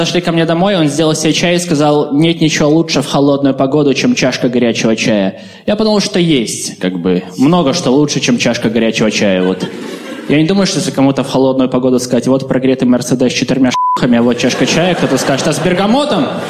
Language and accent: Russian; Belarus; мне 22, я из Беларуси